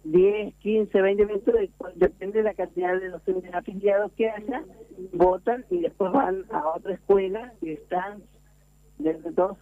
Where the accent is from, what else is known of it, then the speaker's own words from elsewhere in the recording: Paraná, Entre Ríos, Argentina; Yo soy del departamento de Paraná.